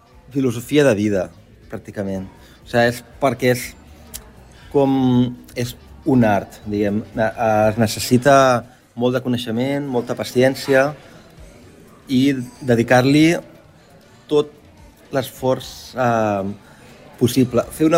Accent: Garriguella, Catalonia, Spain; born there; Sí, jo sóc nascut a Garriguella, clar, estem en el peu de l'Albera i la meva família tenen vinyes a l'Albera

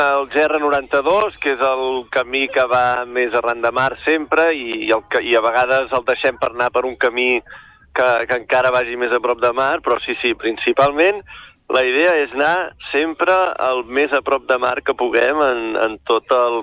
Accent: Blanes, Catalonia, Spain; Som de Blanes, nosaltres

